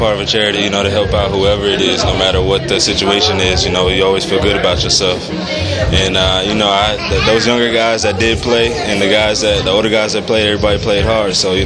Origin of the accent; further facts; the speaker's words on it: Houston, Texas, United States; also born or lived in Colorado; It's different, I'm from I'm from Houston, where it's obviously it's 5 million people there, so I'm used to being around a lot of people